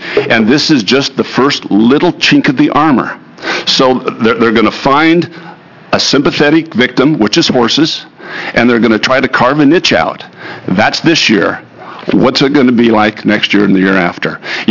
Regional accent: Newberg, Oregon, United States; now in Eugene, United States; I was raised in the Willamette Valley up in Newburgh, went to the University of Oregon, graduated from the law school, and have practiced law in Eugene since 1973.

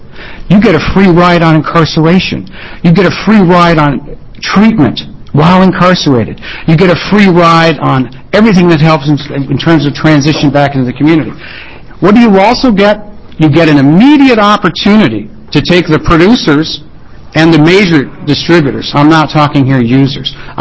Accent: Salem, Oregon, United States; from Salem.

